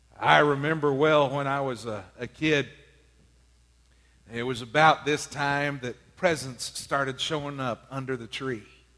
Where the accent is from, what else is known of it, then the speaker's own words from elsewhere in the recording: Texas, United States; And growing up in Central Texas, we almost never had a fire there, but it was a nice thing to think about at Christmas.